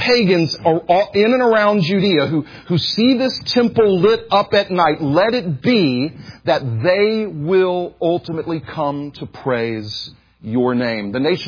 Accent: Houston, Texas, United States; I was raised in Houston, Texas. I was raised in mega church culture in Houston, Texas.

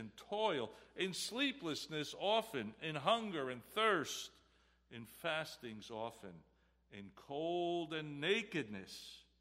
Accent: New Jersey, United States; And I was talking about how I'm originally from North Jersey, I hear about guys I went to high school with, I played baseball with, and other sports, and they died. I'm 69 years old.

